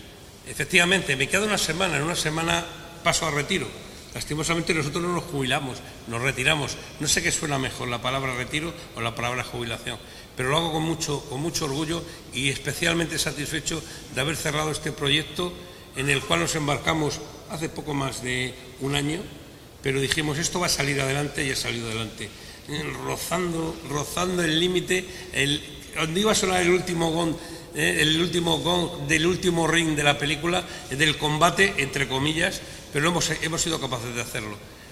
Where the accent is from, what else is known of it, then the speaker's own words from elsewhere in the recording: Cartagena, Region of Murcia, Spain; Soy cartagenero.